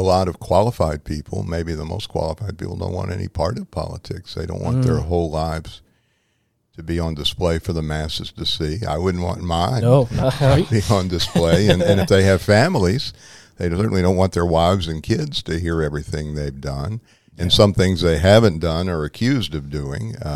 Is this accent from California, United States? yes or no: no; New Orleans, Louisiana, United States; also born or lived in Little Rock, Arkansas; I grew up in New Orleans and in Little Rock, and both Arkansas and Louisiana are good laboratories for politics.